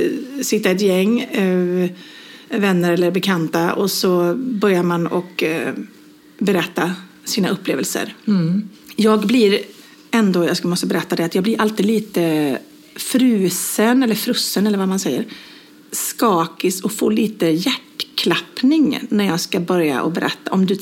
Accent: Borås, Västra Götaland County, Sweden; min granne, när jag var yngre i Borås, hade två små pojkar

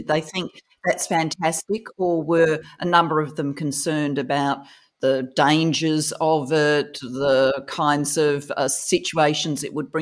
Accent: Wales, United Kingdom; born there; we migrated to Wales in 1966. I was born in Wales in 1961

